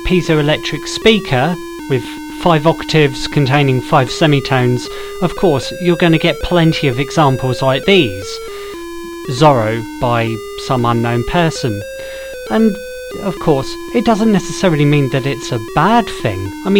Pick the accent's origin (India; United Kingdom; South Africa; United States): United Kingdom; As I'm sure you can tell by now, I'm British, and I might lisp a bit